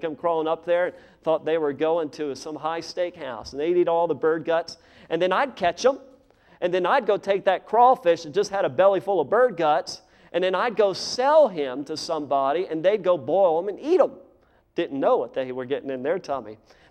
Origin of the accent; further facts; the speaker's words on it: Louisiana, United States; also born or lived in Pennsylvania; I grew up in Louisiana. I was actually born in Pennsylvania, spent half my childhood there, went down, learned how to talk Cajun down there in Louisiana.